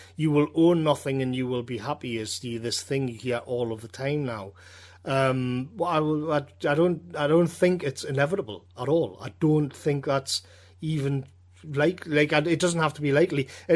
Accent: United Kingdom; I'm speaking as a Brit.

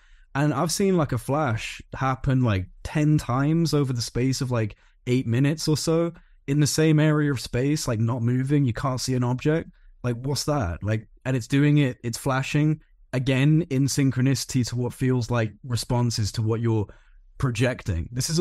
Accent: Wales, United Kingdom; I grew up in North Wales. Like I said, we've got crystal clear skies.

